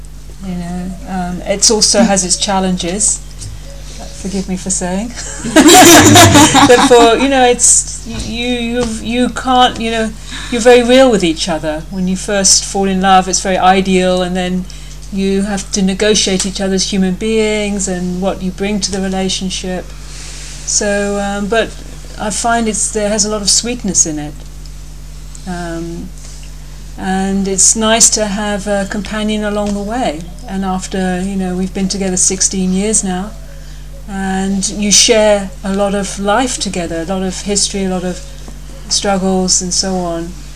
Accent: United Kingdom; So Kirisara's take on something as an American and mine from the UK, sometimes it's like different.

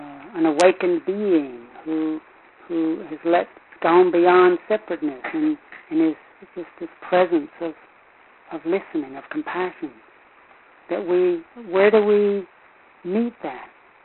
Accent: United States; I'm American, I love I love Hollywood endings.

